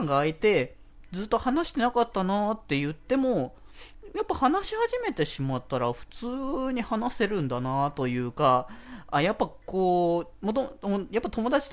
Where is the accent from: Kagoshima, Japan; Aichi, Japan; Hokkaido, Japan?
Aichi, Japan; now in Tokyo, Japan; 僕今は現在東京に今住んでるんですけど、地元は愛知なんですよね。